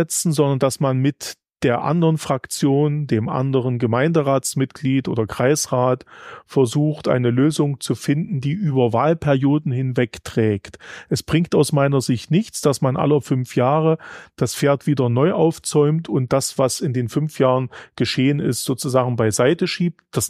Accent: Bad Bibra, Saxony-Anhalt, Germany; dass ich eigentlich meinen Heimatort immer so gesehen habe, dass ich zwar stolz auf dem war, es ist ein ehemaliger Kurort, heißt Bad Bibra, liegt im Burgenlandkreis

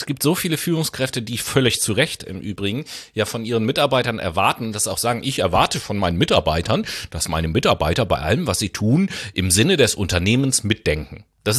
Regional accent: Hamburg, Germany; ich komme ja aus Hamburg, ne?

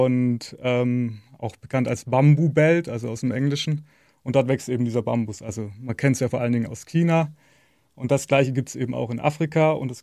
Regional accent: Geisingen, Baden-Württemberg, Germany; now in Freiburg, Germany; Momentan wohne ich in Freiburg. Ursprünglich komme ich aus Geising, das ist auch nicht so weit von Schaffhausen.

